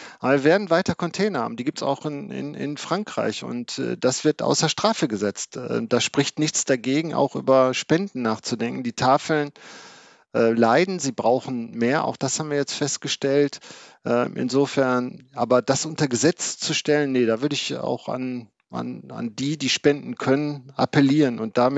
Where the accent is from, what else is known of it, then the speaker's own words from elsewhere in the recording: North Rhine-Westphalia, Germany; Ich bin im Ruhrgebiet aufgewachsen.